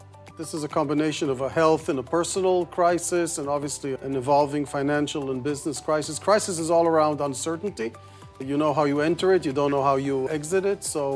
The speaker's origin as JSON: {"language": "English", "country": "Israel", "tie": "born or raised there", "said": "But you know, being born and bred in Israel, you've gone through numerous crises, wars, etc."}